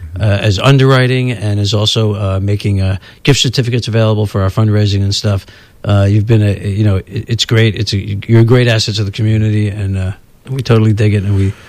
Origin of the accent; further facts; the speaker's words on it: New York, United States; as you know, I grew up in New York, and I still have a lot of friends and family back there